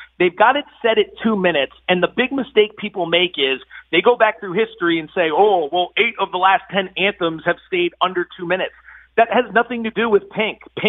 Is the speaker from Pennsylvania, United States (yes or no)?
yes; Philadelphia, Pennsylvania, United States; I grew up in Philly. This has been my team since I was young.